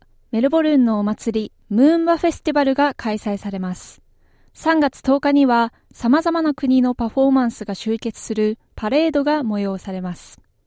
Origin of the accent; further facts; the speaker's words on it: Yamagata, Japan; 花笠は、私、山形県出身なので